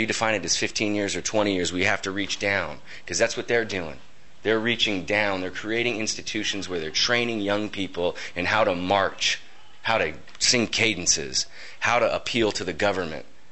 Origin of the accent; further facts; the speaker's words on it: California, United States; I was raised in the Bay Area. Berkeley, Oakland, San Francisco, and Santa Cruz.